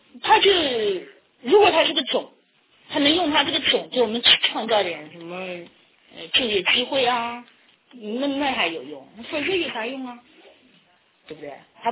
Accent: China; moved away as an adult; now in United States; 我从中国来到美国

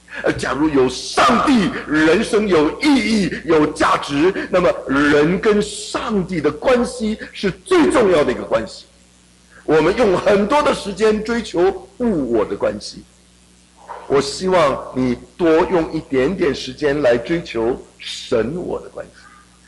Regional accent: China; 我们中国人过年的时候，不是在门上、窗上、柜子上都贴一个符

